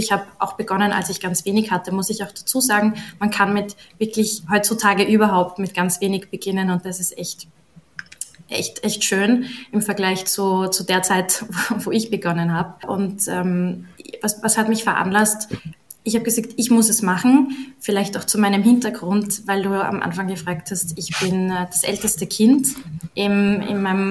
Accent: Salzburg, Austria; born there; moved away as an adult; now in Vienna, Austria; ich bin gebürtige Salzburgerin, für alle, die aus Westösterreich zuhören, Shoutout. und bin dann nach Wien gegangen zum Studieren

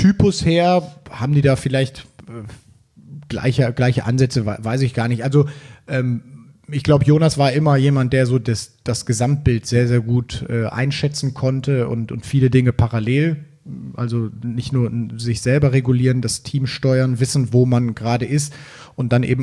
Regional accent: Cologne, North Rhine-Westphalia, Germany; now in Hamburg, Germany; wie man bei uns in Köln ja so sagt, hier aus Hamburg.

